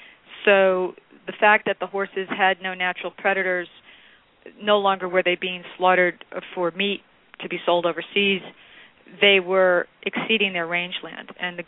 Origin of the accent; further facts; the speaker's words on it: New York, United States; I'm from New York.